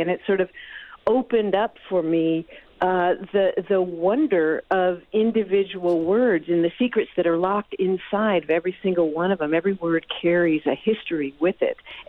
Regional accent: Kentucky, United States; I grew up in Kentucky, and I was an English teacher's daughter

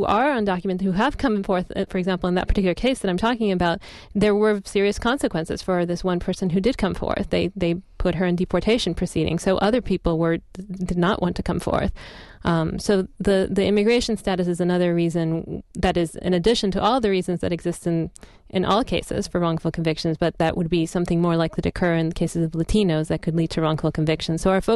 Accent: Colombia; first language Spanish; English is a second language; now in United States; I'm a native Spanish speaker. I grew up in Colombia, and when I moved to the States, to know that there were pro bono lawyers was just something I could never imagine.

